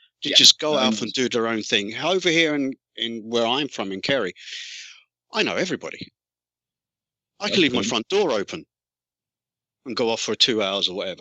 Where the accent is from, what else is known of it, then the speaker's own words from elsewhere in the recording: London, United Kingdom; Oh, as a Londoner